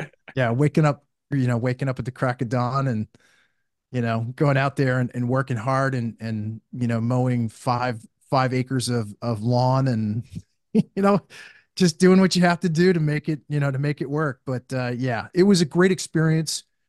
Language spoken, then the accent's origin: English; Pennsylvania, United States; I grew up in Eastern Pennsylvania, grew up on a farm.